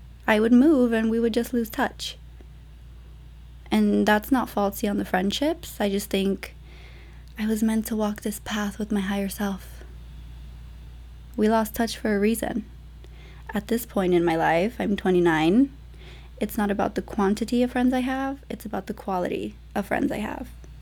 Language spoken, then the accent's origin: English; Palmdale, California, United States; After growing up in Palmdale, I started to move around a lot.